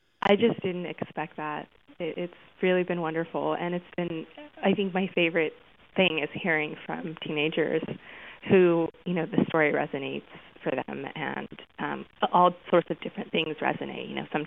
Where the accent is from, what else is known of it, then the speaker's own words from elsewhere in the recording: Mojave Desert, United States; You know, the desert is where I lived for 17 years while I was growing up, and it's a very, very stark place.